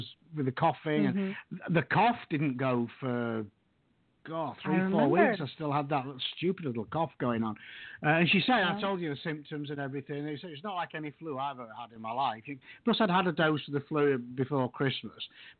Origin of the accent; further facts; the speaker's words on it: United Kingdom; moved away as an adult; now in United States; I've lived in the States for nearly 10 years now, but it's still offensive to me as a Brit.